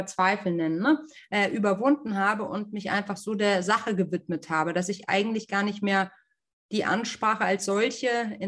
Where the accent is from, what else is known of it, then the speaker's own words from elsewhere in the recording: Munich, Bavaria, Germany; born there; now in Hamburg, Germany; Ich bin gebürtige Münchnerin, bin nach Hamburg gezogen